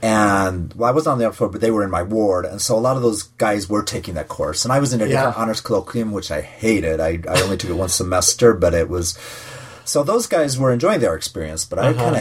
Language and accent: English; Utah, United States; even though I came from Utah, it was also a different world.